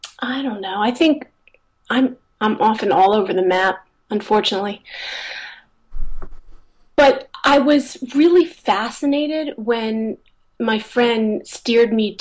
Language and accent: English; Baltimore, Maryland, United States; So I grew up in Baltimore